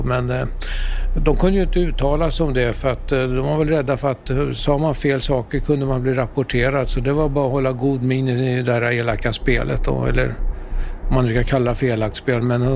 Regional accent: Sweden; Ja, som svensk där nere 1990

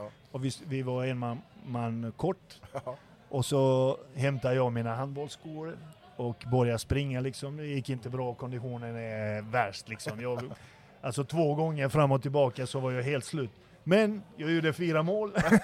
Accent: Sweden; alltså, jag är ju svensk tränare.

